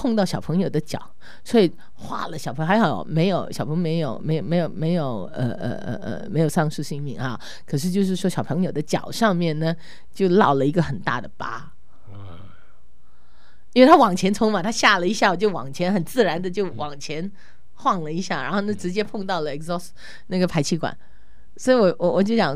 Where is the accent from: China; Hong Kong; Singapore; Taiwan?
Singapore; now in Australia; 像我从新加坡来的，那我们车子很密集